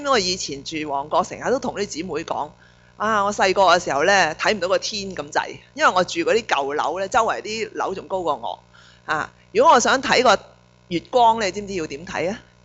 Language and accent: Cantonese; China; 我们中国人有些智慧，我们说人生呢不如意事十常八九